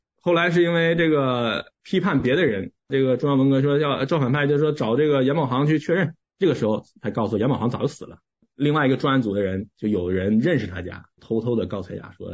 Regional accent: Northeast China, China; 因为我是东北人，我本身是东北人

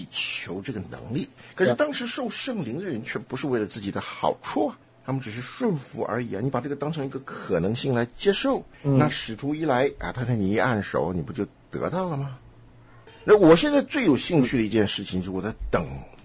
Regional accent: China; 尤其像我们从中国来

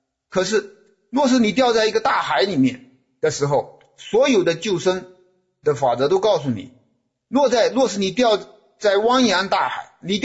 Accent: China; 而且我们中国人也早就说，真正的公平就是王子犯罪与庶民同罪

